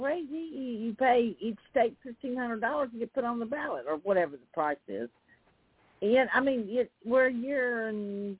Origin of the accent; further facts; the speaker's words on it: Texarkana, United States; my hometown, around Texarkana, got 19%